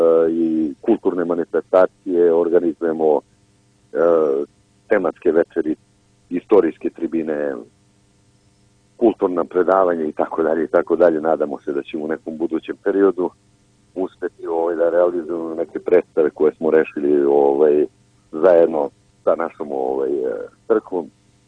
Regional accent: Montenegro; i mi koji dolazimo iz Crne Gore

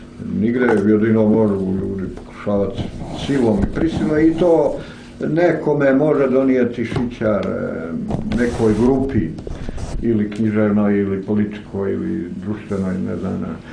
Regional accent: Plužine Municipality, Montenegro; u mom zavičaju u pivi, od srpskog jezika i uopšte u Crnoj Gori.

